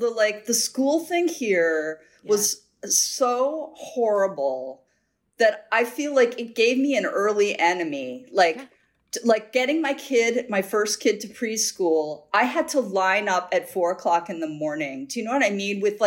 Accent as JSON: {"language": "English", "region": "Midwest", "country": "United States", "tie": "born or raised there", "said": "I grew up in the Midwest"}